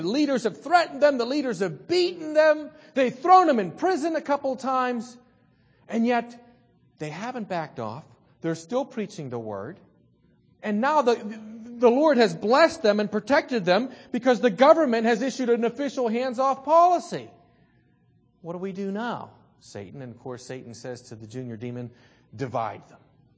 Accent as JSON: {"language": "English", "country": "United States", "said": "as much as I'm an American and I'm happy to be an American, being an American is not a qualification for being a member of the church."}